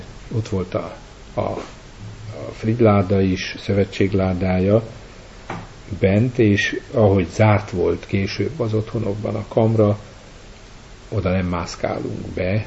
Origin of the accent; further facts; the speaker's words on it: Szabolcs-Szatmár-Bereg, Hungary; Régi parasztházak, legalábbis ott Nyíregyháza környékén, ahol én felnőttem